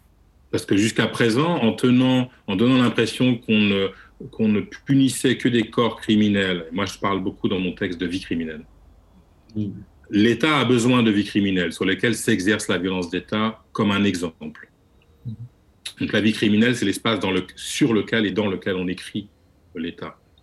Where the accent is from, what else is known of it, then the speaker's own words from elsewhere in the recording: France; je pense, en tant que Français, nous marque particulièrement à cause de ça